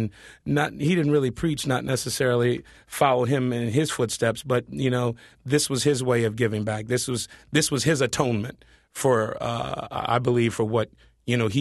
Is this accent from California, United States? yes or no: yes; Compton, California, United States; You know, I'm from Compton, California, grew up in the inner city, and knew characters like Antoine Mitchell.